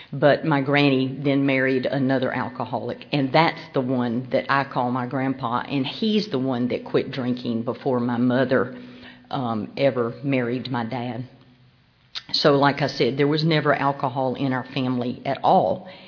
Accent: Macon, Georgia, United States; born there; I was born in Macon, Georgia.

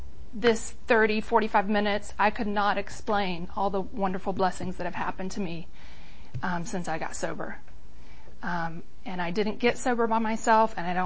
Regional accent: East Point, Georgia, United States; also born or lived in Jonesboro; I was born in East Point, Atlanta. We lived in East Point, and then we lived in Jonesboro.

